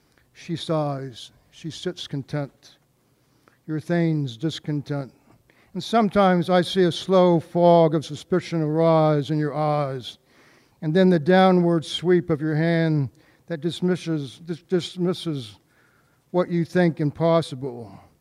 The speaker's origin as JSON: {"language": "English", "region": "West Virginia", "country": "United States", "tie": "born or raised there", "said": "Born and raised in West Virginia. My father was a minister, so there are religious references here in these next few poems."}